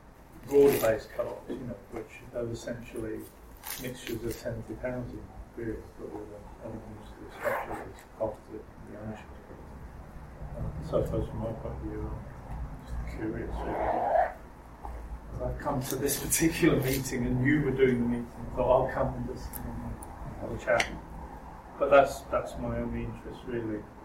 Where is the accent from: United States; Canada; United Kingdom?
United Kingdom; Manchester, North West England; I'm from Manchester.